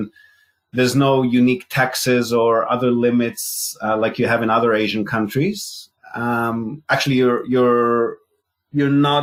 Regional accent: Israel; moved away as an adult; also born or lived in Australia / Japan; Okay, well, I'm Israeli, born and bred in Israel. I moved to Australia in my late 20s, and I was living there comfortably till I met my my first wife, and she was Japanese.

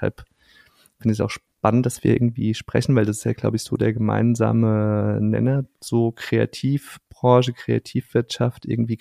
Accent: Worms, Rhineland-Palatinate, Germany; auch dann irgendwie mit 18, so in die einschlägigen Kneipen bei uns in Worms, das konnte man ganz gut so mit Alkohol irgendwie kaschieren, ne?

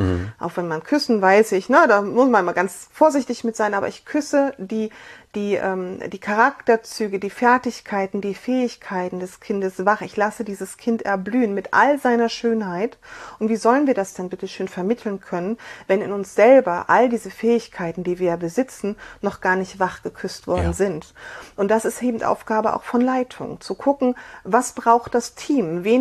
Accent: Saxony, Germany

